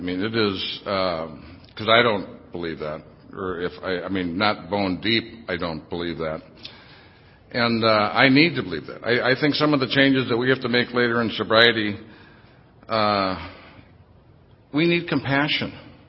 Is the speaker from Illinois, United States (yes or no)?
no; St. Paul, Minnesota, United States; I'm from St. Paul.